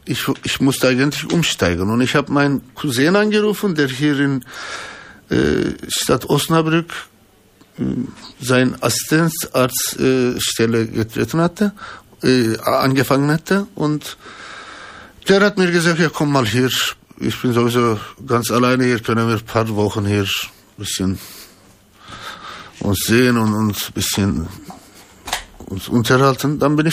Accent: Ankara, Turkey; German is a second language; also born or lived in Rize; ich bin im 57 in Ankara geboren und meine Heimatstadt ist Rize und das ist auf, also wie kann man sagen, Nordost-Türkei, Schwarze Meer-Region und fast an der russischen Grenze und eine schöne kulturelle und glückliche Gebiet, kann man sagen. Und ich bin in Ankara aufgewachsen

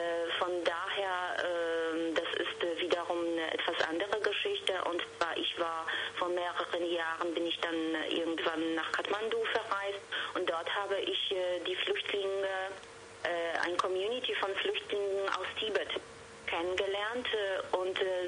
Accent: Warmian-Masurian Voivodeship, Poland; Ich bin in Polen, in Ostpreußen aufgewachsen, geboren und aufgewachsen.

